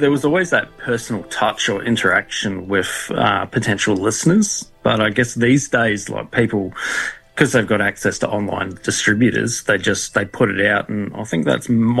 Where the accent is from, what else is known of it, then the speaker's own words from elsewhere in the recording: Christchurch, Canterbury, New Zealand; now in Australia; growing up in Christchurch, I thought I'd be used to the cold